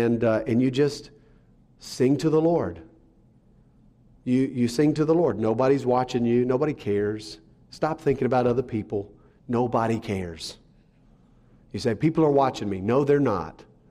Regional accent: Wake Forest, North Carolina, United States; I grew up in Wake Forest, and then I ended up going to seminary at Southeastern, which was in Wake Forest.

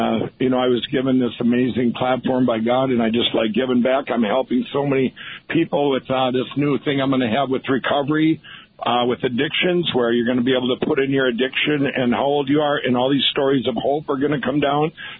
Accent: Minnesota, United States; We did an event at U.S. Bank Stadium where the Super Bowl was in my home state of Minnesota.

